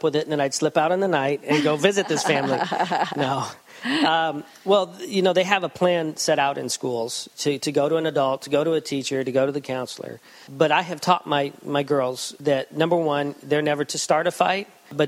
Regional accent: Idaho, United States; You know, I do remember when I was a freshman or sophomore, growing up in Idaho, there were some people that were cowboys, and they're real cowboys

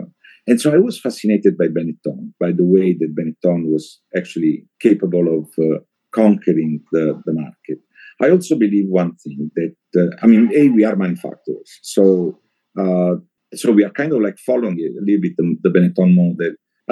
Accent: Bari, Apulia, Italy; English is a second language; You know, I'm originally from Bari, from south of Italy, so my heart goes to the south in a way.

